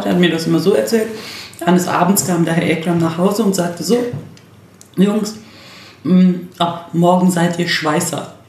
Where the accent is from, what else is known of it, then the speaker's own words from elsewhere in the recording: Berlin, Germany; als Berliner